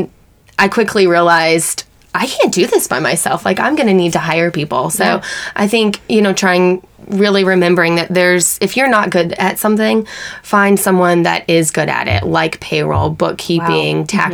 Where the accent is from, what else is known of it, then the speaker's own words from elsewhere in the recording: Lanesville, Indiana, United States; I grew up in Lanesville, Indiana, so tiny little town. I mean, yeah. we were right here, right by Louisville